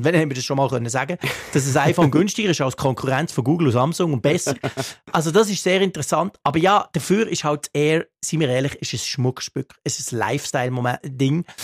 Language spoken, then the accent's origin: German; Bern, Switzerland; Das fällt mir als Berner immer wieder auf.